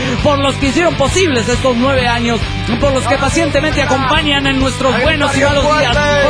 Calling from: Los Cabos, Baja California Sur, Mexico; de los Cabos, Baja California Sur.

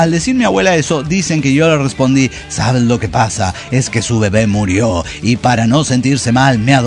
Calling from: Ensenada, Baja California, Mexico; de Ensenada, Baja California.

